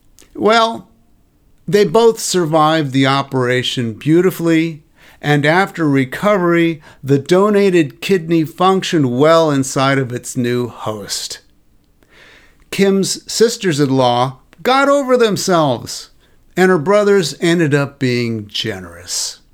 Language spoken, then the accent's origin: English; California, United States; Okay, I'm a mystic from California.